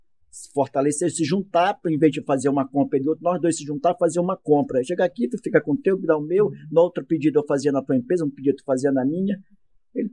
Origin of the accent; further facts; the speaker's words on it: São Domingos do Araguaia, Pará, Brazil; born there; Mas eu nasci no sul do Pará, lá no São Domingos, na verdade lá chama São Domingo das Latas, no popular.